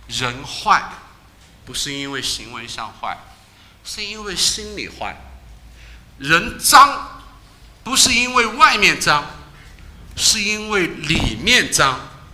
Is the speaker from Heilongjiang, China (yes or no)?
no; Chengdu, Sichuan, China; 我们成都人特别的在乎这个什么